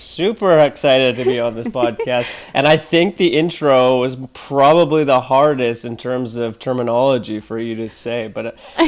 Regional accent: Canada; But ultimately, I think it was a very proud moment as a Canadian

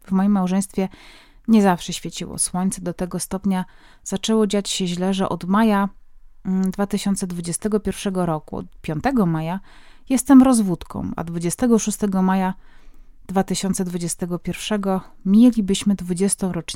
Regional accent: Greater Poland Voivodeship, Poland; Prawie zawsze przychodził do nas gwiazdor, bo jestem z Wielkopolski.

